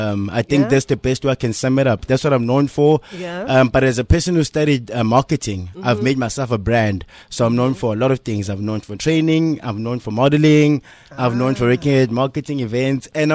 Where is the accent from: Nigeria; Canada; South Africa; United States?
South Africa; So I grew up in Koma.